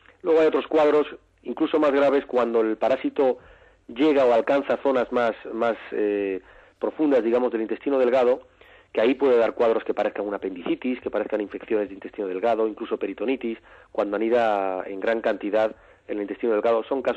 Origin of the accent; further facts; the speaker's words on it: Galicia, Spain; Yo soy gallego, ese es el tema, claro, que el anisakis y la distribución no es igual en toda España. La tasa de infestación por anisakis en mi tierra, en Galicia, es mínima